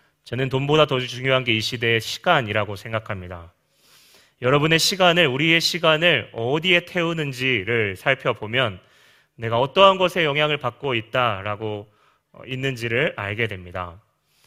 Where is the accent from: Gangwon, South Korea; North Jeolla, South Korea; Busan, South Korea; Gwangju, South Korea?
North Jeolla, South Korea; Jeonju; 제 고향이 전주거든요.